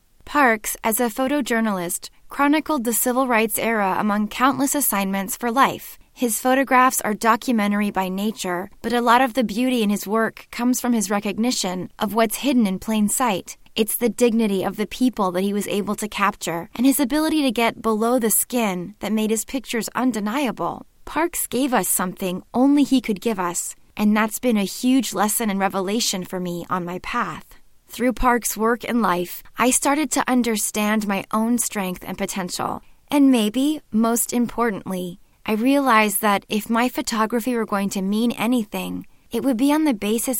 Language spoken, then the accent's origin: English; Omaha, Nebraska, United States; Since I was from Omaha and had gone to college in Iowa, the energy of the city turned my world upside down.